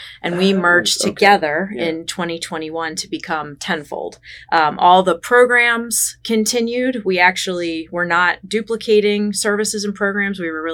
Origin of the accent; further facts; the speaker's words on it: Strasburg, Pennsylvania, United States; Yeah, born and raised in Strasburg. Went to Lampeter Strasburg High School.